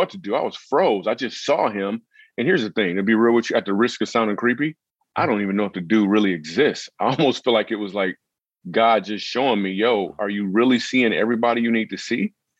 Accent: Grand Rapids, Michigan, United States; So I grew up in Grand Rapids, Michigan

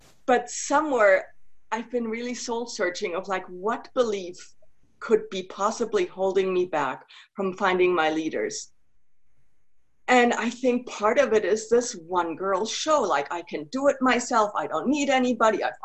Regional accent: Germany; now in United States; New Mexico, but I'm originally from Germany.

